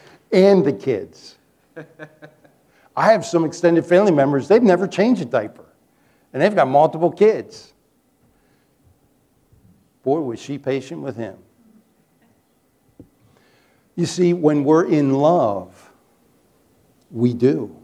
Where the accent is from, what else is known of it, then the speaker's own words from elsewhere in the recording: Chesapeake Bay, United States; I grew up on the Chesapeake Bay.